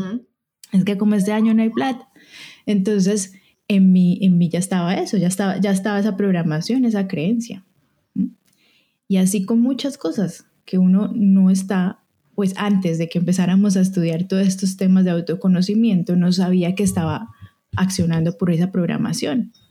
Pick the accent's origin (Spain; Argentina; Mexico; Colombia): Colombia; Bucaramanga, Santander; estuve donde mi mamá, en Bucaramanga, en mi tierra.